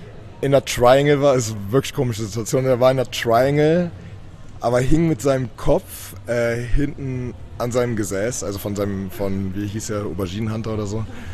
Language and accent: German; Germany; Deutschland, ich komme aus Deutschland.